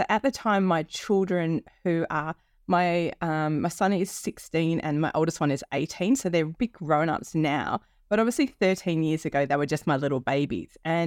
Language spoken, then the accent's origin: English; Perth, Western Australia, Australia; And I didn't do any research into what that looked like in my hometown in Perth, which is a tiny city compared to London, for example.